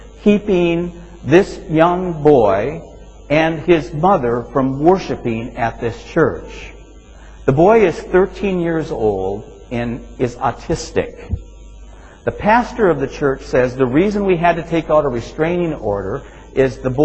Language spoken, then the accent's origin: English; Minnesota, United States; I grew up in Minnesota, so I've been carefully following a case which has made international news.